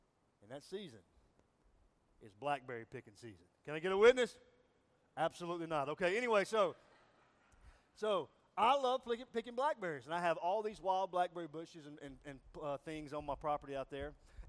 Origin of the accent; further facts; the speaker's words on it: Mississippi, United States; now in Columbia, United States; I'm born and raised in Mississippi and lived here all my life other than the past 4 years. We live in Columbia, South Carolina now, but Mississippi's in my blood.